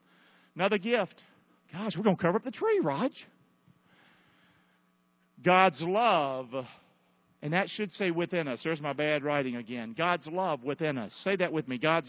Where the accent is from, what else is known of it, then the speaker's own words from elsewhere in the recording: Rockingham, North Carolina, United States; I'd have never done that growing up in Rockingham.